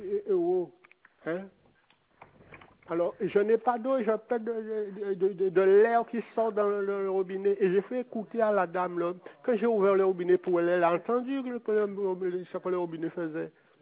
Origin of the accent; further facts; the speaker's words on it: Capesterre-Belle-Eau, Guadeloupe, France; je suis de Capesterre, je connais Capesterre Bello